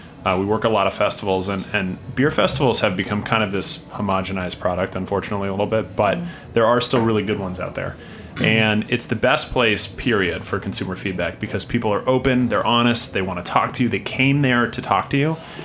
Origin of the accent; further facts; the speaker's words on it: Vermont, United States; my first beer job in the beer world over 10 years ago was at Magic Hat Brewing Company in my hometown in Vermont.